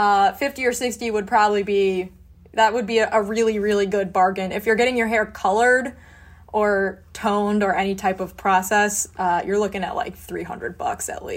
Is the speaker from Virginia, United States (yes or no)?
no; Illinois, United States; I am from the suburbs of Chicago. However, my mother is born and raised in Pittsburgh